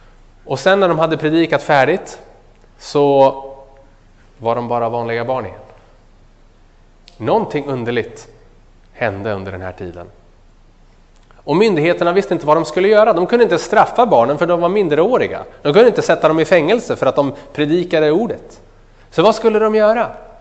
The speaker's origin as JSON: {"language": "Swedish", "region": "Örebro County", "country": "Sweden", "tie": "born or raised there", "said": "Det här är förresten en bild från mina hemtrakter utanför Örebro"}